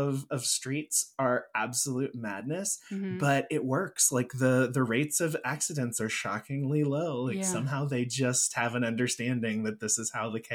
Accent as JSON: {"language": "English", "country": "United States", "said": "it's also complicated to travel there, at least as an American, because our money goes so far there."}